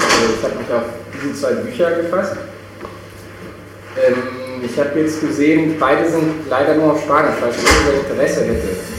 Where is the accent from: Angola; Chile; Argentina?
Chile; now in Germany; ich wohne seit 3 Jahren jetzt hier im Ruhrgebiet. Ich bin in Chile aufgewachsen. Meine Mutter ist Chilenin und so bin ich dann da gelandet. Ich habe in Chile Kunst studiert